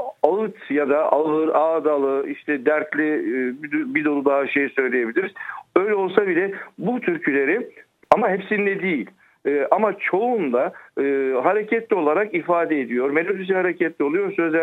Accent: Samsun, Turkey; born there; Samsun doğumlu, aslen Trabzonluyum.

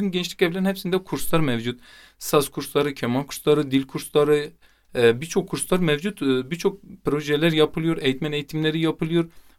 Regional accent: Iğdır, Turkey; Ben Iğdırlıyım.

